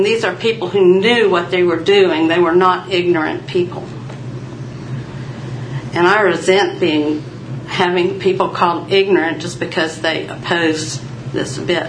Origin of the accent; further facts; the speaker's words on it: Depoe Bay, Oregon, United States; I'm from Depot Bay. I went to Virginia Tech, which back in those days, a long time ago, was known as a cow college and agriculture college.